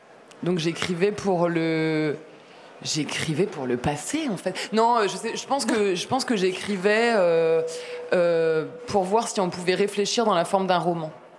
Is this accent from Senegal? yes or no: no; France; Moi, je viens des classes moyennes, de la France rurale